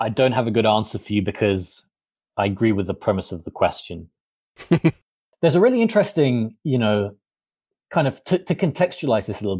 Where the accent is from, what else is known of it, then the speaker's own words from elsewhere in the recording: Washington, District of Columbia, United States; one that happened here in my hometown, I think in 2016, when somebody opened fire at a pizzeria